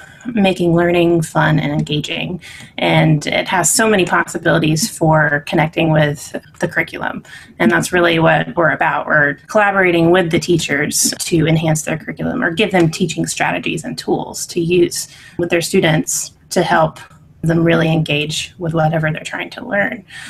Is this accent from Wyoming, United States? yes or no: no; Chattanooga, Tennessee, United States; also born or lived in North Carolina / Florida / Texas; Well, I grew up here in Chattanooga, but then when I went away to college, I ended up in North Carolina. And then I pursued my graduate degree at Florida State University. And then from there, I ended up in Texas